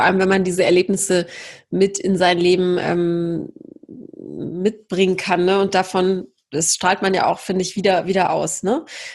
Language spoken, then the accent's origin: German; Poland; Ich komme ja aus Polen. Also Polen kenne ich ganz gut